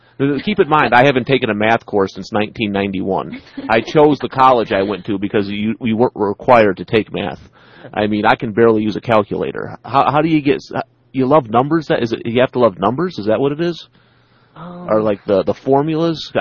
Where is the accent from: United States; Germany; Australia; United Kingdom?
United States; New York; I'm from New York.